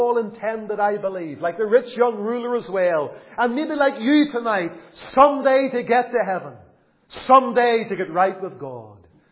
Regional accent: Lisburn, Northern Ireland, United Kingdom; I can remember as a little boy growing up in Lisburn, attending church on a Sunday

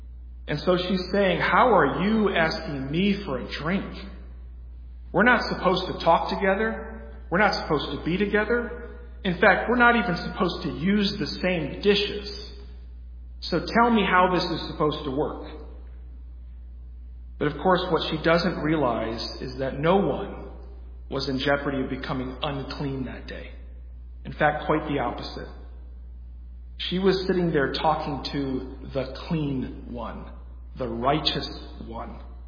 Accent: Michigan, United States; now in Georgia, United States; You know, growing up in Michigan, I used to always hear sermons or Bible lessons about this passage and about how nobody would ever want to be outside working in the middle of the day. And being from Michigan, that didn't make a ton of sense to me until I moved down here to Georgia.

